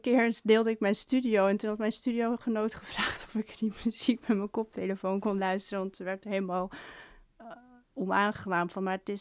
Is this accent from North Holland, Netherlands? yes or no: yes; Amsterdam, North Holland, Netherlands; Ik ben opgegroeid in Bosselommer bij een zeer Jordanees gezin.